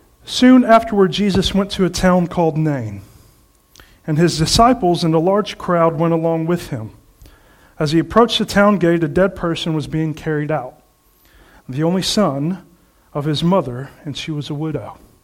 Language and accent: English; Houston, Texas, United States; now in United Kingdom; No, I'm from Houston, Texas.